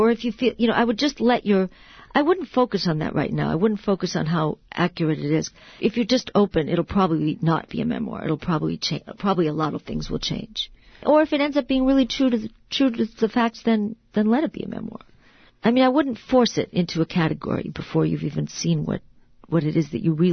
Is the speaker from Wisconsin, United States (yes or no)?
yes; Green Bay, Wisconsin, United States; I grew up in Green Bay, Wisconsin, which is sort of a mill town, a big factory town.